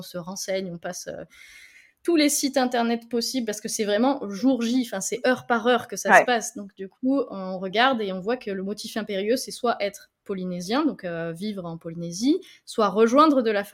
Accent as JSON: {"language": "French", "country": "France", "said": "on est français."}